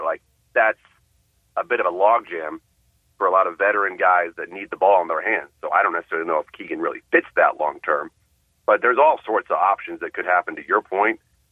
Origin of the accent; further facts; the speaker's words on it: Houston, Texas, United States; I'm from Houston.